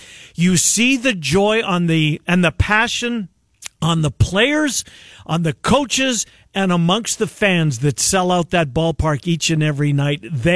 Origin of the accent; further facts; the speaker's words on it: Canada; I'm a Canadian.